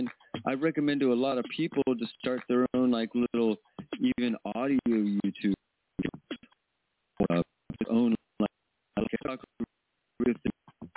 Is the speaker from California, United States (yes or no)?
yes; California, United States; I'm from the Bay Area.